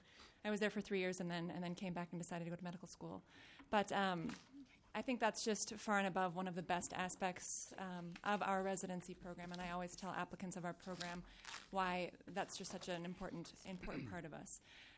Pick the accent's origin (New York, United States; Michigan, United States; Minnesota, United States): Minnesota, United States; Red Wing; I'm a second-year resident at our residency program. I'm from Red Wing, Minnesota, initially, and after undergrad, took some time off and went to the Peace Corps.